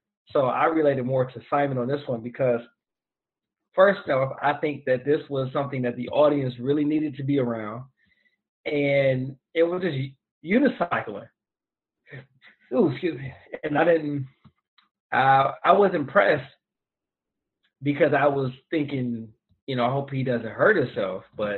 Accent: Detroit, Michigan, United States; Like, I'm an East cat. Like, I'm from Detroit

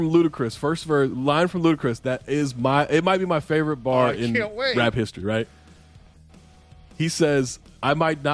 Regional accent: Sacramento, California, United States; Growing up in Sacramento, and we drive past the school, we stop at like this donut shop down the road

